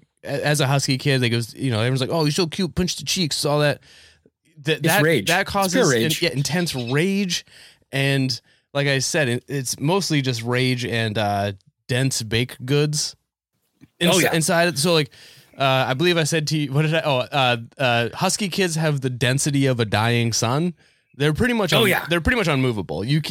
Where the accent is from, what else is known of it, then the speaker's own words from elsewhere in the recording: New Hampshire, United States; I'm from New Hampshire. This makes complete sense to me.